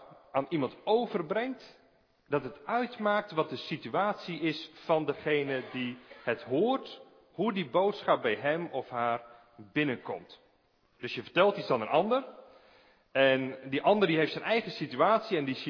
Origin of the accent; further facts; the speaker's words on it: Urk, Flevoland, Netherlands; Ik kom zelf bijvoorbeeld van Urk. Ik ben geboren en getogen Urker. En ik trouwde met een meisje dat niet van Urk kwam.